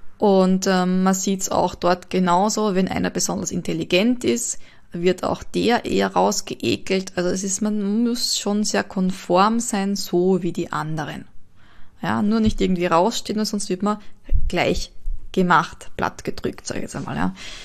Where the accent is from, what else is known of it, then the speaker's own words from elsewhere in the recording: Austria; Also bei uns in Österreich